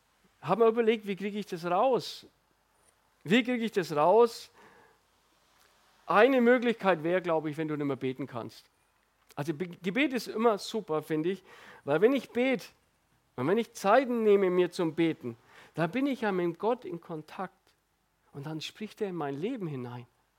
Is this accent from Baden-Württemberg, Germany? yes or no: yes; Baden-Württemberg, Germany; Als Schwabe eigentlich schwierig, ne?